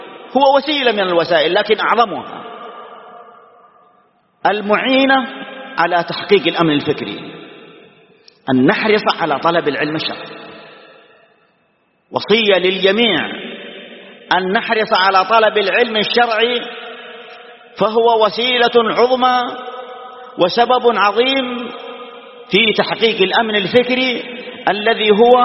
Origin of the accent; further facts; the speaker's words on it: Saudi Arabia; بلادنا المملكة العربية السعودية